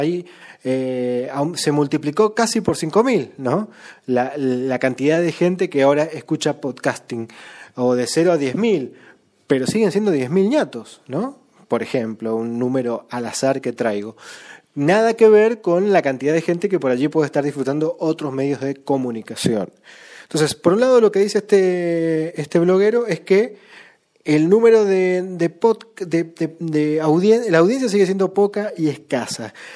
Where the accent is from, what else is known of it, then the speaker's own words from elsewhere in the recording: Mendoza, Argentina; estoy en Mendoza, que es a 1.100 kilómetros de Buenos Aires, porque muchas veces, claro, consideran que como soy argentino, por allí estoy muy cerca de lo que sucede en Buenos Aires, y no, estoy más cerca de Santiago de Chile, mendocino, que de Buenos Aires en cuanto a kilómetros.